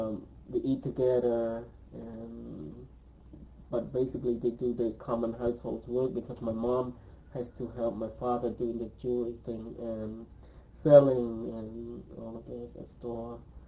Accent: Phnom Penh, Cambodia; English is a second language; Basically, I grew up in Phnom Penh, go to school in Phnom Penh in primary school and also in junior high, equivalent to junior high in America.

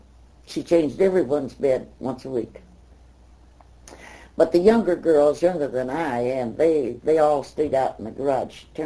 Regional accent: Texas, United States; his name was Jack Fry, that I grew up with in Texas.

